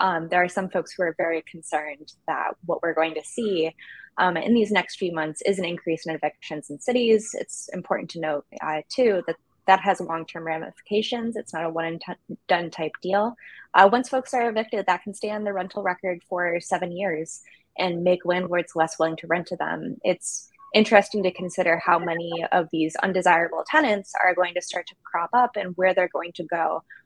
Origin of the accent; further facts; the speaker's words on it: Michigan, United States; My home state of Michigan, I saw just opened up $10,000 in down payment assistance